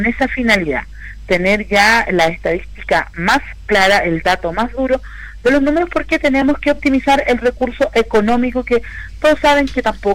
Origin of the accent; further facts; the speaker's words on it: Illapel, Coquimbo, Chile; En mi caso particular, yo soy de Illapel